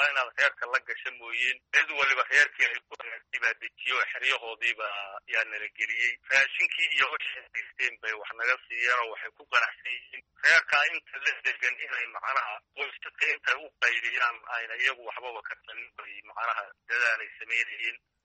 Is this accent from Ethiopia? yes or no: yes; Birqod, Somali Region, Ethiopia; now in Harooreys, Ethiopia; Waxaan ka imid gobolka Jarar, ahaan degmada Birqod.